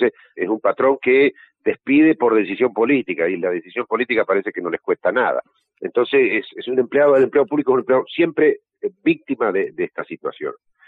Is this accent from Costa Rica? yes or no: no; Argentina; Yo soy argentino